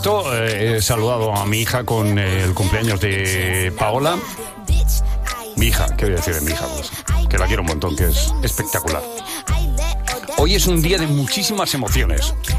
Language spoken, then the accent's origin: Spanish; Catalonia, Spain; como soy catalán voy a hacer dos cosas